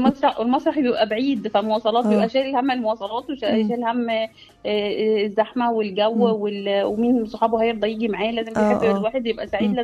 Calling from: Cairo, Cairo Governorate, Egypt; من القاهره.

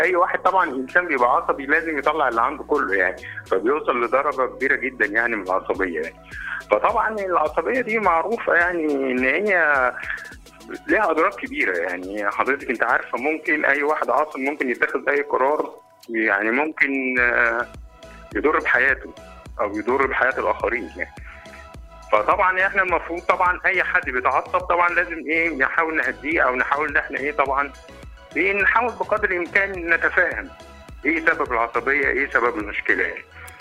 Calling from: Cairo, Cairo Governorate, Egypt; من القاهرة

